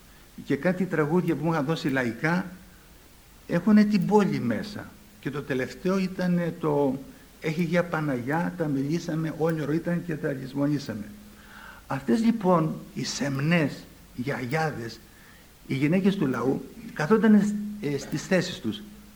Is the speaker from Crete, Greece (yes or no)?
yes; Crete, Greece; born there; Και εγώ γεννήθηκα στην Κρήτη και πήρα αγωγή ερήμην της Κρήτης.